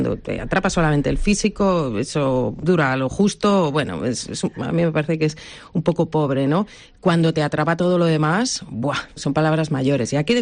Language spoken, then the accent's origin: Spanish; Guadalajara, Castilla-La Mancha, Spain; Pues sí, sí, porque es mi tierra, porque bueno, pues el Auditorio es un teatro magnífico y porque a uno siempre le gusta ir a su tierra